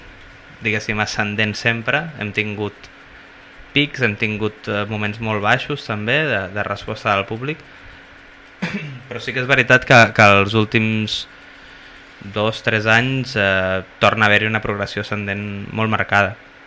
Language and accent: Catalan; Vilanova i la Geltrú, Catalonia, Spain; sóc de Vilanova